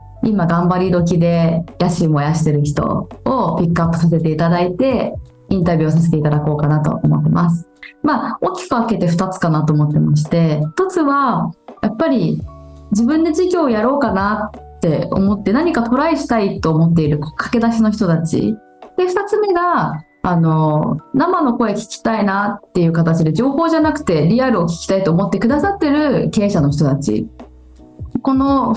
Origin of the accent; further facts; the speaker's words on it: Chiba, Japan; 平成元年生まれの千葉県育ちなんですけれども、今は独立して11年目になります。